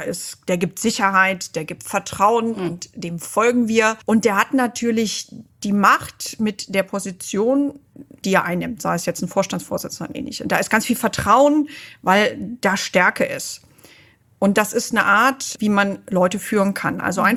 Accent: Germany; Und ich als Deutsche erwarte natürlich Winterreifen und gute Ausrüstung.

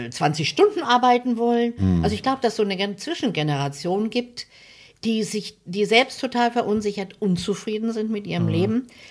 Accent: Hanover, Lower Saxony, Germany; Ich bin aus Norddeutschland eigentlich.

